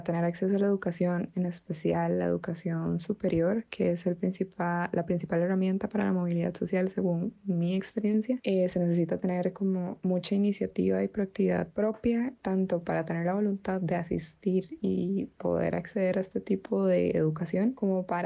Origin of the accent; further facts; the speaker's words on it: Heredia, Costa Rica; soy de Heredia.